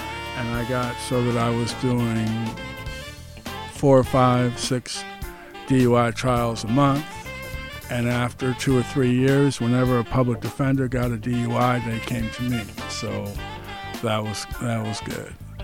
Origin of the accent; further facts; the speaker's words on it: Ohio, United States; also born or lived in Chicago, United States; I was born in Chicago, Illinois, moved at the tender age of 6 months to Ohio, and I've always considered myself a Buckeye.